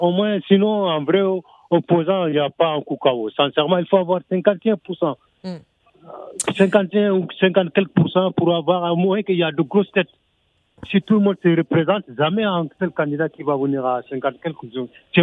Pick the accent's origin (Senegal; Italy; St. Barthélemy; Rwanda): Senegal; moi, je suis sénégalais